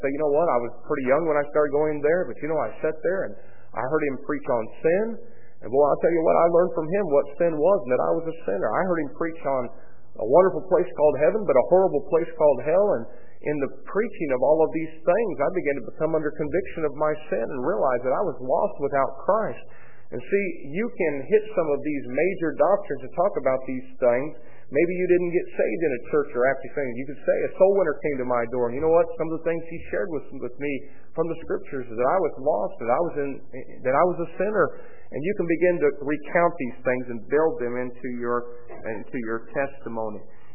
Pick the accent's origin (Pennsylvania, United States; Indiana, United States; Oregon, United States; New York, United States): Indiana, United States; Greencastle; born there; In 1961, I was born in Greencastle, Indiana, 10 pounds, 10 ounces.